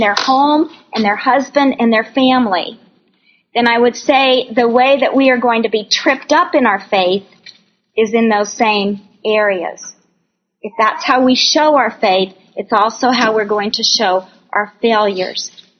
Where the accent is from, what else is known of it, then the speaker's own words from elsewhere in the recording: Phoenix, Arizona, United States; When I was a little girl growing up in Phoenix, very dry climate